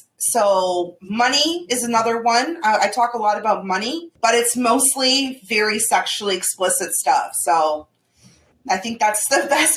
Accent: Toronto, Ontario, Canada; you know, we're both from Toronto.

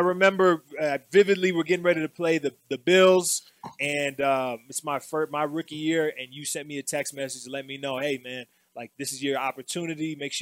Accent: Colorado Springs, Colorado, United States; I know me growing up in Colorado Springs, I got to watch you on doing the Godfather pizza commercials

